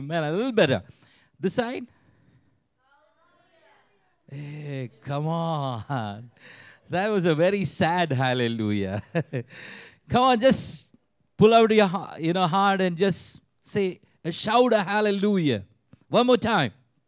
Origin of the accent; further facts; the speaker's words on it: Bangalore, Karnataka, India; ഞങ്ങൾ ജനിച്ചു വളർന്നത് ബാംഗ്ലൂർ എന്ന് പറയുന്ന ഒരു പട്ടണത്തിലാണ്. And we were raised there